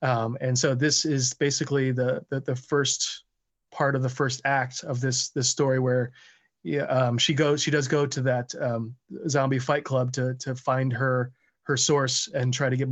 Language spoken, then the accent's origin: English; Hartford, Connecticut, United States; also born or lived in New York; I grew up. I grew up in Hartford, Connecticut area and, you know, pretty suburb